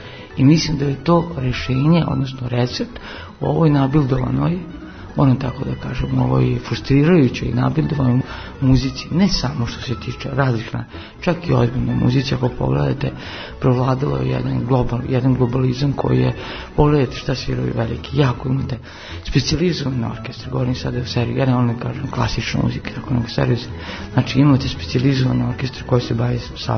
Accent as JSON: {"language": "Serbian", "town": "Novi Sad", "region": "Vojvodina", "country": "Serbia", "said": "Ja sam imao sreću da je otvorila se akademija kod nas u Novom Sadu, 75. ja sam druga generacija, 76. i da sam završio kompoziciju kod njega i posle sam magistrirao kompoziciju."}